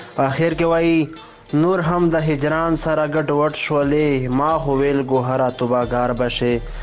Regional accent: Bannu, Khyber Pakhtunkhwa, Pakistan; د پاکستان بنو زیری څخه یم.

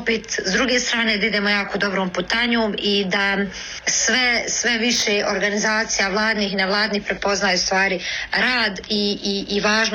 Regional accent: Kalesija, Federation of Bosnia and Herzegovina, Bosnia & Herzegovina; barijera s kojima sad najviše suočavam je činjenica da potičem iz Kalesije

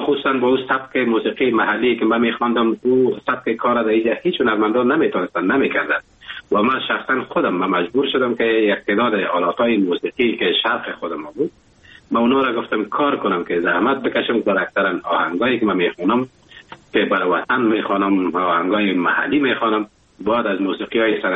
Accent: Afghanistan; now in Germany

